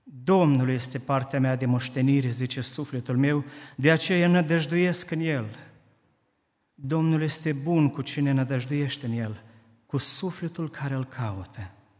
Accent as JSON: {"language": "Romanian", "country": "Moldova", "said": "Suntem din Republica Moldova și suntem unii din robii Domnului care slujesc acolo"}